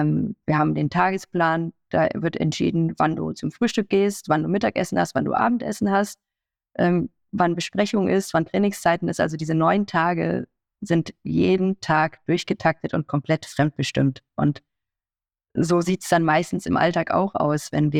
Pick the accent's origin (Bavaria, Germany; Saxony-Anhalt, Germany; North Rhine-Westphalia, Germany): North Rhine-Westphalia, Germany; Cologne; Aber als Kölnerin, das ist anders.